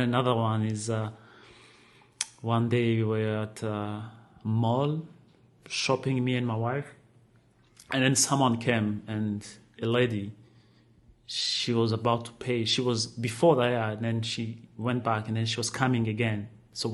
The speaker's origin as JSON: {"language": "English", "country": "Burundi", "tie": "born or raised there", "moved": "as an adult", "lives_now": "United States", "said": "I was born and raised in Burundi, that's East Africa, and I came to the United States in 2.5 years ago. I reached the airport in New York"}